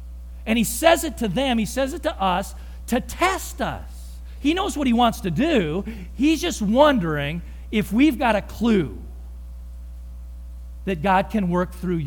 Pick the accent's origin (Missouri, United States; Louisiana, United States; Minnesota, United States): Missouri, United States; there was a friend from my hometown in Missouri that was out in the Washington, D.C. area.